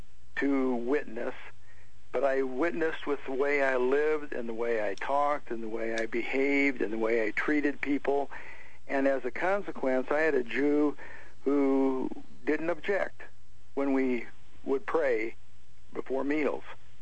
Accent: Texas, United States; and since I'm from Texas, it's got to be hospitality, I guess.

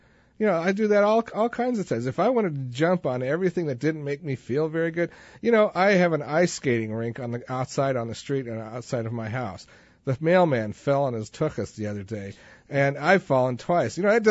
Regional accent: Denver, Colorado, United States; I was from Denver, you know, and Boulder was where it started.

